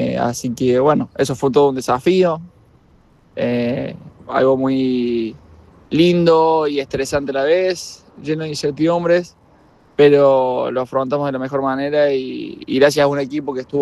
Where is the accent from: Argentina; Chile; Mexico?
Argentina; Ucacha, Córdoba; representar a Ucacha, a mi pueblo, a Río Cuarto, a la Argentina